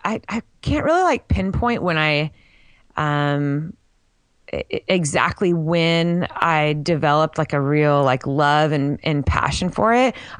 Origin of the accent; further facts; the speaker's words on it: California, United States; Growing up in a really busy city, you know, and I grew up in Orange County.